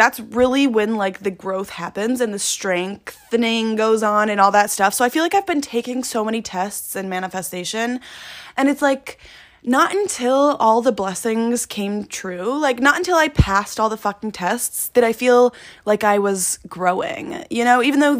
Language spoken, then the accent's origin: English; Chicago, Illinois, United States; I'm originally from Chicago, so it's not really a super big shift in dynamic.